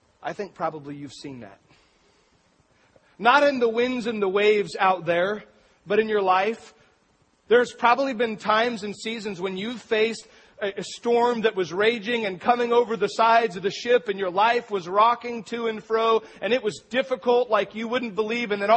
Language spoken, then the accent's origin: English; Astoria, Oregon, United States; I grew up in Astoria, Oregon, and out on the jetty, it's an amazing thing to watch a storm.